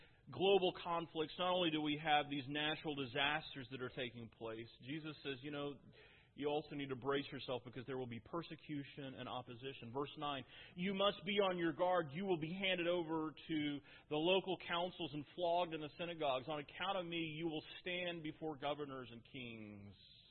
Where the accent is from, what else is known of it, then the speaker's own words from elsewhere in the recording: Oklahoma, United States; I grew up in Oklahoma in a trailer house.